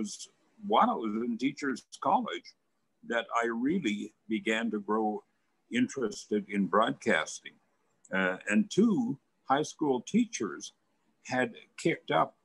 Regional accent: Swift Current, Saskatchewan, Canada; I was from Saskatchewan, had grown up near Swift Current on a combined grain farm cattle ranch.

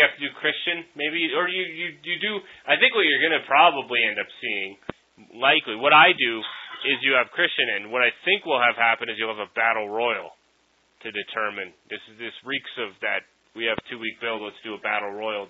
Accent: Columbus, Ohio, United States; I'm from Columbus, Ohio.

